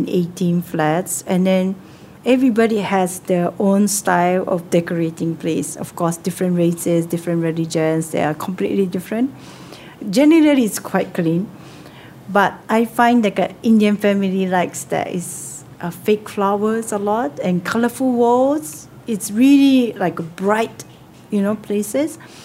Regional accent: Japan; because we are from Japan, we kind of have a common sense that this is the beauty in Japan.

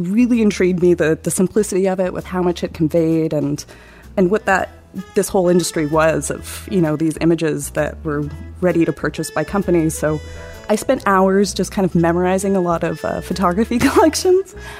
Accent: Canada; also born or lived in San Diego, United States; I'm a Canadian-American hybrid, so mom from San Diego and dad from Victoria, BC, and I kind of traveled between the two, but Canada was always where I felt at home.

